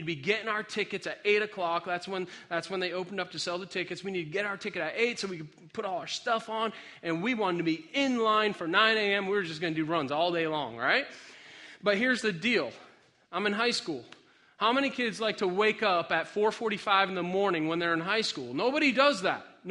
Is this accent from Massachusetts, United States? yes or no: yes; Boston, Massachusetts, United States; But when we grew up skiing in Boston, we would get all psyched up.